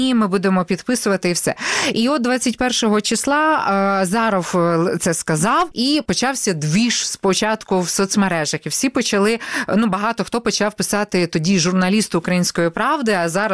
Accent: Kyiv, Ukraine; ми її кияни називаємо галею

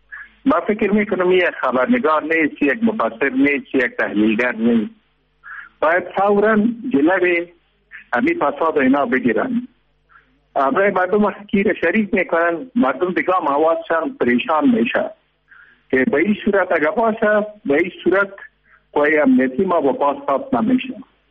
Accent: Afghanistan; ما افغان هستیم و افغانستان هست

